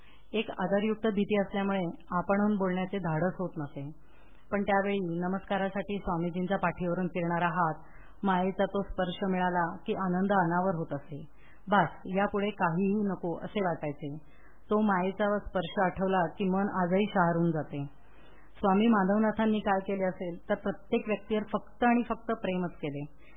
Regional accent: Thane, Maharashtra, India; moved away as an adult; now in Pune, India; माझे माहेर ठाण्याचे, आमच्या सर्वांचा परमेश्वरावर पूर्ण विश्वास.

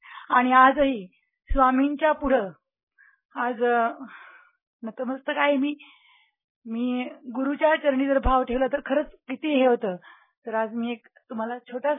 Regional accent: Baramati, Maharashtra, India; मी बारामतीहून आलेली आहे

